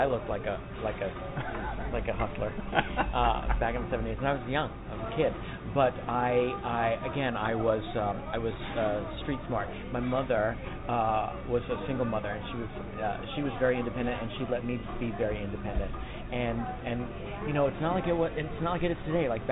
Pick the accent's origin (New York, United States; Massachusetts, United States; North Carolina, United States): New York, United States; New York City; But I also think growing up in New York, especially being an actor in New York, I feel like it gives me a distinct advantage in life.